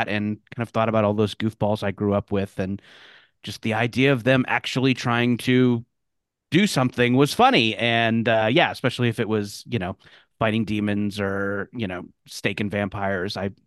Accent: California, United States; I grew up in Orange County

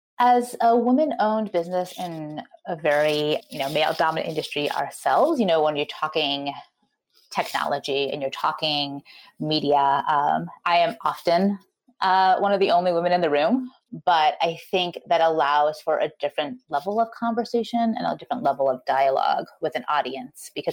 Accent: New York, United States; now in Portland, United States; I am a New Yorker born and bred. I have recently moved out to the West Coast. I'm now in Portland, Oregon.

